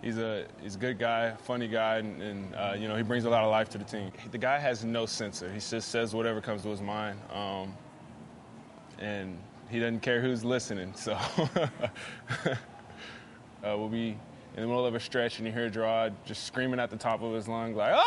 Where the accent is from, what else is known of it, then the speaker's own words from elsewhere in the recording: Hutchinson, Kansas, United States; I play defensive end for the New England Patriots. I'm from Hutchinson, Kansas.